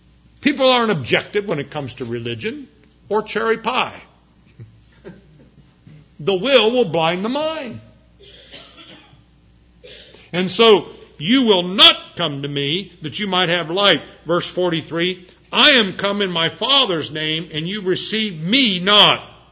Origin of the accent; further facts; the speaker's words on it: Ireland; I'm Irish, but I don't really believe in leprechauns.